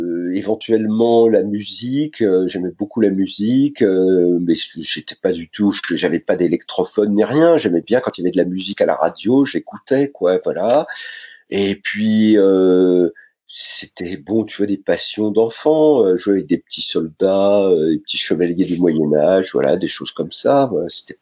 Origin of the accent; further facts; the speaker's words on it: Sainte-Menehould, Grand Est, France; born there; Eh bien, moi, je suis né dans la Marne, à Sainte-Menou, ville capitale de l'Argonne et capitale du pied de cochon.